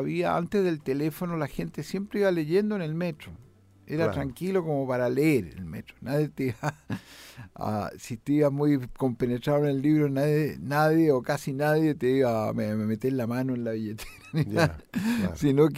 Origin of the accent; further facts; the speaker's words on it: Chile; El gran componente salió de aquí, de Chile. Soy un poeta de Chile.